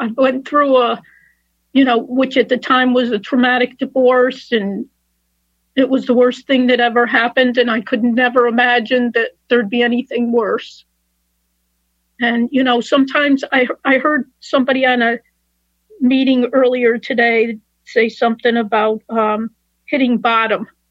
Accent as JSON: {"language": "English", "region": "Florida", "country": "United States", "said": "from Southeast Florida, and I've been in the program quite a while."}